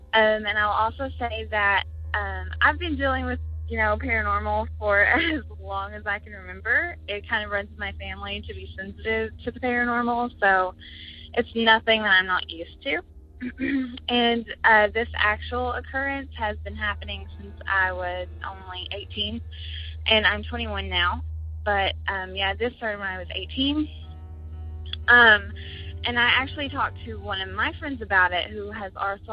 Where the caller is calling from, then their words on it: Kentucky, United States; I'm calling from Kentucky.